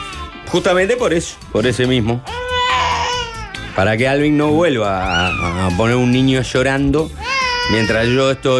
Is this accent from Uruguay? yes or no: yes; Uruguay; Bueno, te decía, como ciudadano uruguayo, tranquilo